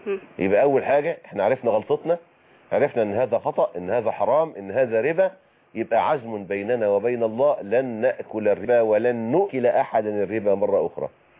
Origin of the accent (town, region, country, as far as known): Egypt